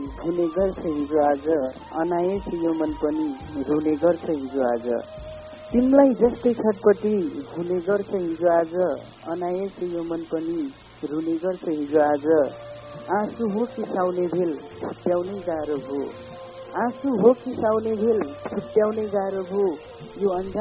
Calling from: Tikapur, Sudurpashchim Province, Nepal; हजुर म कैलालीको टिकापुरदेखि

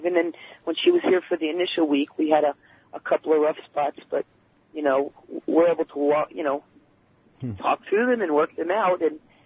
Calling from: Syosset, New York, United States; I'm in Syosset.

